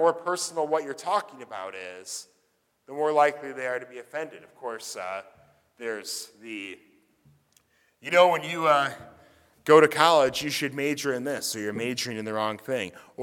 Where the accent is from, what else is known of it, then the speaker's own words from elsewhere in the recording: Midwest, United States; I grew up in America in the late 20th century, which is sort of Christian, and even better, even more righteous, I grew up in the rural Midwest, which is a lot better than growing up in, like, New York City or California.